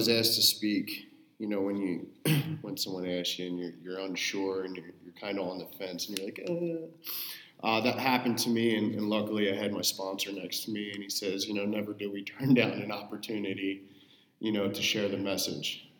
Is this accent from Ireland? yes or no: no; Philadelphia, Pennsylvania, United States; I'm originally from Philadelphia, you know, and what brought me out here was, I had enough